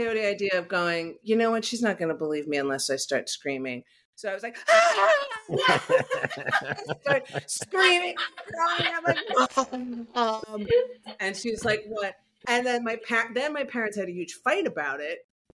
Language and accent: English; New York, United States; I grew up in Long Island